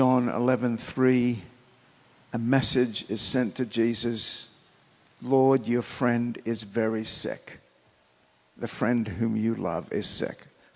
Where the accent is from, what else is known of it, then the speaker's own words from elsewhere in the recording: Australia; moved away as an adult; now in United States; when I came over from Australia to this country, I met a girl here in California.